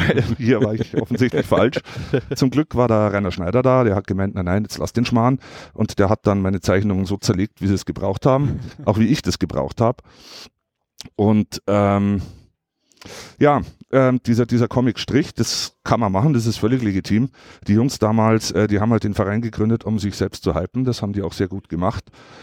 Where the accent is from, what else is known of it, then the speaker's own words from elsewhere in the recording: Munich, Bavaria, Germany; Ja, was soll ich sagen, ich bin ein Münchner.